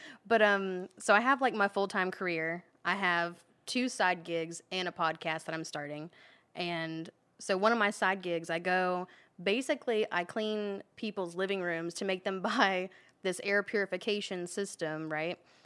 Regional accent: Gainesville, Florida, United States; I mean, I'm from Gainesville.

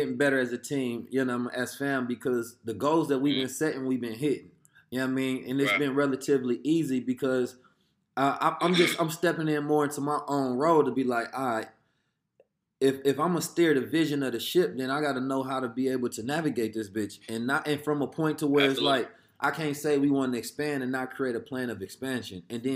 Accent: Oakland, California, United States; when we grew up in Oakland at the time

